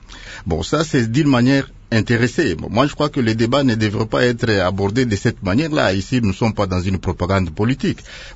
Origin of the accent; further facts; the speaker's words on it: DR Congo; Nous devons être responsables, nous sommes des intellectuels, nous sommes des patriotes, nous sommes des Congolais.